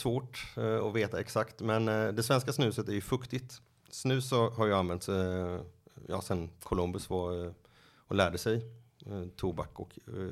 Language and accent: Swedish; Småland, Sweden; Det är en del av min identitet som svensk och som fattig bonddräng från Småland.